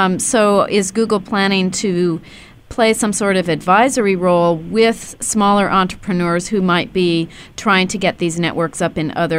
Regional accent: San Francisco, California, United States; I'm from San Francisco

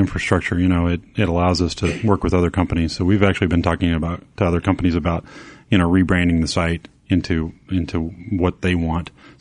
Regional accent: Oklahoma, United States; I mean, we're from Oklahoma after all, so we're kind of down to earth.

